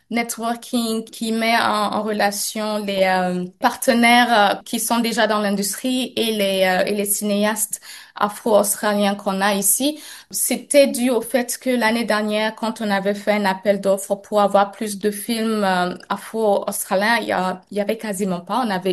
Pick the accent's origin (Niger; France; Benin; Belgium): Niger; Je me rappelle encore quand j'étais petite au Niger